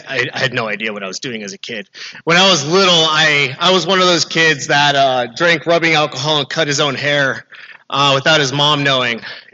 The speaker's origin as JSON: {"language": "English", "region": "California", "country": "United States", "said": "I went to a Jewish school in Northridge. I'm from the Valley."}